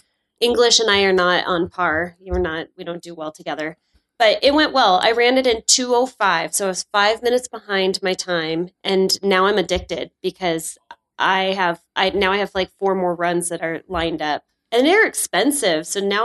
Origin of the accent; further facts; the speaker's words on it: North Dakota, United States; Maybe it's because I'm from North Dakota and we're just one and the same, but there's no accent.